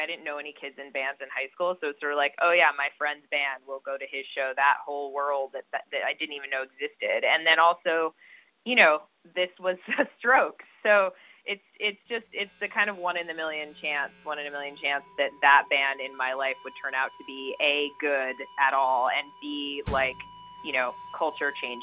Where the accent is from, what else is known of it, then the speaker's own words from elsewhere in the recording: New Mexico, United States; moved away as an adult; I'm from New Mexico. I grew up, you know, Southwestern girl, kind of enamored of big city life. And I moved to Philadelphia to go to college.